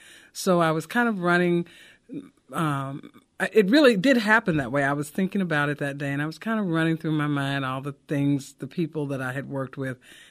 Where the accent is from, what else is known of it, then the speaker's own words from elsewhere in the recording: Dixon, Tennessee, United States; I took it down to my hometown, Dixon, Tennessee, to a big performance venue outside. That's because Dixon's near Nashville.